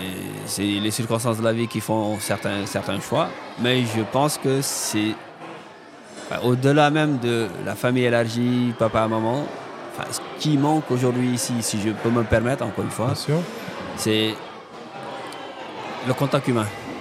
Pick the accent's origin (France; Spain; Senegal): Senegal; nous, on vient du Sénégal